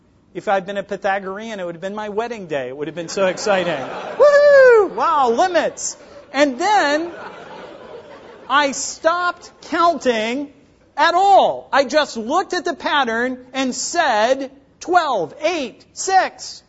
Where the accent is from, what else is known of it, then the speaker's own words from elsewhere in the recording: West Virginia, United States; The difference between growing up in West Virginia in the 70s and you is that we were given popsicle sticks and you were given manipulatives.